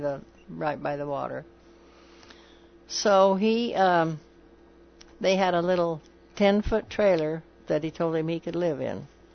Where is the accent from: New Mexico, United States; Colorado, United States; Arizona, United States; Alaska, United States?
Colorado, United States; I was from Colorado originally.